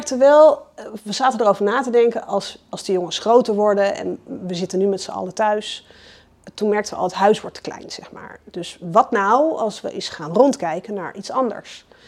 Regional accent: Zeist, Utrecht, Netherlands; born there; also born or lived in Schoonhoven / Ridderkerk / England / Amsterdam; now in Zaandam, Netherlands; Ik ben geboren in Zeist. En Schoonhoven gedaan, een tijdje Ridderkerk gewoond. Via Engeland uiteindelijk in Amsterdam terechtgekomen. En via Amsterdam in Zaandam gaan wonen.

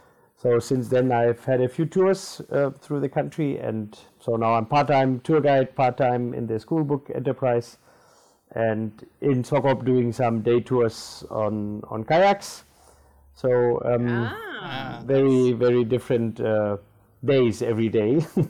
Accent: Namibia; first language German; English is a second language; also born or lived in Germany; grandmother was born already here. Both my parents were born here, and I'm also born in Namibia. While my mother tongue is German, I feel as Namibian. This is my home.

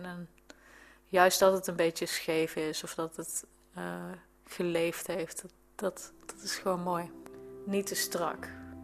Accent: Eindhoven, North Brabant, Netherlands; born there; Ik ben geboren in Eindhoven. Toen zijn we wat vaker verhuisd met mijn ouders. Ik heb lang in Sonnenbrugge gewoond. En daarna ben ik eerst gaan studeren in Maastricht, later in Nijmegen. En inmiddels zijn we hier.

